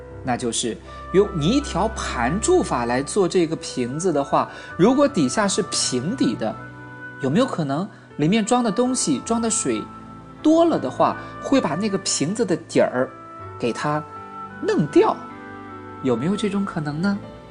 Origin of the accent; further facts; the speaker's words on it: China; 你有听过哪个民族也和我们中国人一样用到过这种小口尖底瓶呢